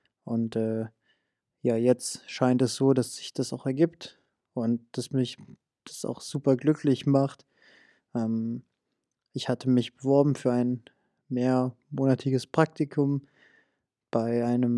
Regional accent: Abruzzo, Italy; now in Germany; Italien, meine Heimat. Die Abruzzen sind wunderschön, Nationalparks.

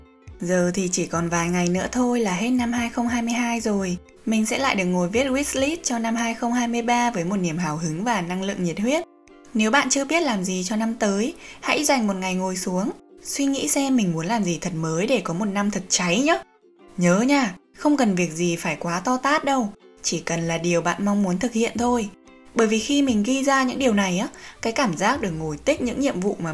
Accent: Hanoi, Vietnam; Mình sinh ra và lớn lên tại Hà Nội nên mình thực sự chưa trải qua cảm giác xa nhà cả năm

